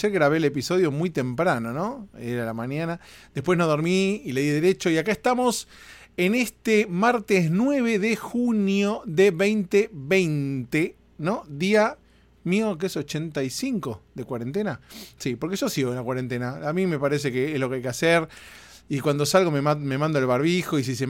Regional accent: Argentina; Veo en Argentina, mi país de origen, todos saliendo a correr.

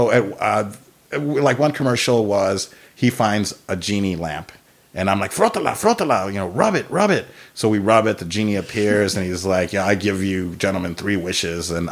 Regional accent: Chicago, Illinois, United States; now in Los Angeles, United States; I came from Chicago. I moved out to LA in 2000 from Chicago.

